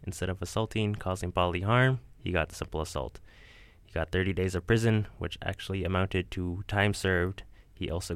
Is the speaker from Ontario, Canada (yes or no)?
no; Alberta, Canada; now in Vancouver, Canada; I am from the Blackfoot Confederacy of the Siksika Nation, currently residing here on Musqueam land.